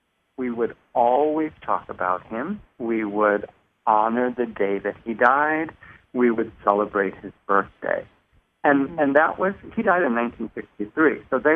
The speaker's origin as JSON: {"language": "English", "town": "Rockford", "region": "Illinois", "country": "United States", "tie": "born or raised there", "said": "We were living in Rockford, which is my hometown, which is where I live now."}